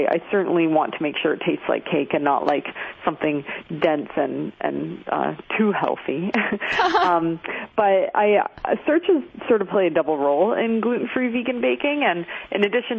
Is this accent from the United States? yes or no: no; Canada; as a Canadian, sometimes it's hard for me to make recommendations